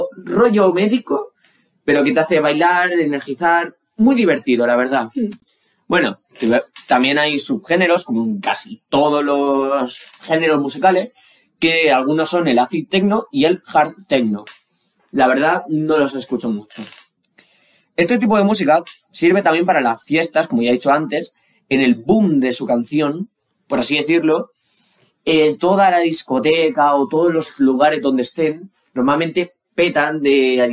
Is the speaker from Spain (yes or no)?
yes; Spain; Somos españoles, vamos retardados para todo.